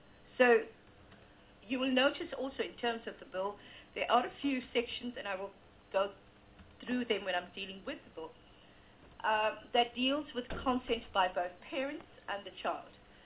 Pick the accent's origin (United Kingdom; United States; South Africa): South Africa; Pretoria, Gauteng; I come from Gauteng, Pretoria.